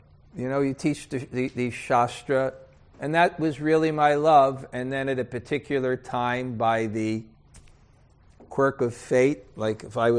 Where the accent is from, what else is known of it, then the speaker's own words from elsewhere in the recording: United States; because I'm an American, one thing we are good at is marketing.